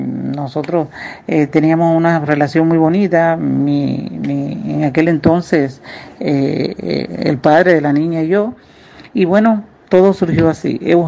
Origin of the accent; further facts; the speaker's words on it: Cuba; maduré como mujer, como atleta, como profesional, como cubana